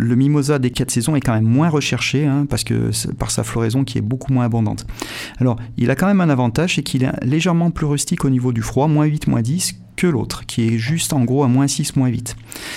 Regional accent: Montélimar, Auvergne-Rhône-Alpes, France; Moi, quand j'étais jeune, j'habitais à Montélimar. À Montélimar, il n'y avait pas de mimosa quand j'étais jeune, hein, et j'ai 47 ans.

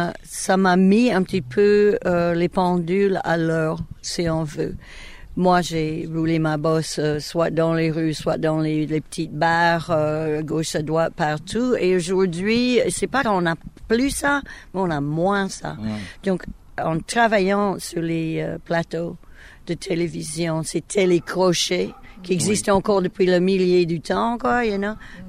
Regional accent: Alabama, United States; accent: Alabama; French is a second language; Mon accent d'Alabama, l'accent en français, a coupé aussi

